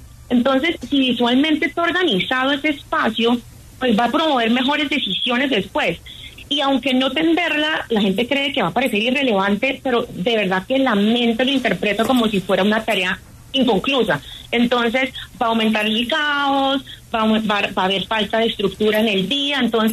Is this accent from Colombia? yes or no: yes; Cúcuta, Norte de Santander, Colombia; now in Bogotá, Colombia; yo soy cucuteña, pero vivo en Bogotá hace más de 20 años